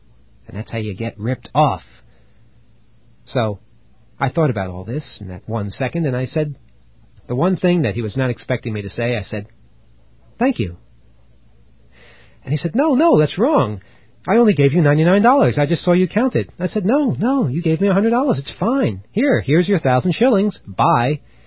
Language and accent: English; New York, United States; I'm a New Yorker, so I know when someone's trying to con you.